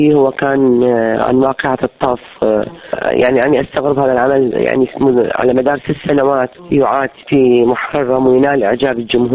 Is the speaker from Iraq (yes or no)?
yes; Mosul, Nineveh, Iraq; أنا بديت في مدينة الموصل اللي هي مسقط رأسي،